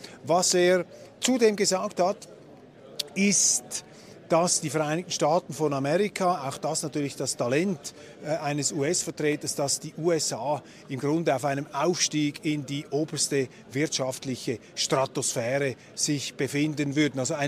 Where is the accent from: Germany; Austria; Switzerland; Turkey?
Switzerland; Aber als Schweizer haben wir hier ja auch den kritisch geschärften Blick.